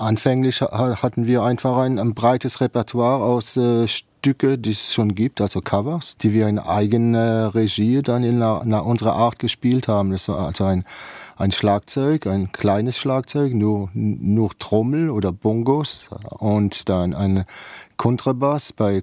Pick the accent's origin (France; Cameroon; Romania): France; Grand Est; als Elsässer habe ich einfach gedacht, ich nehme jetzt einfach aus der beiden Kulturen, französische und deutsche, die Hymne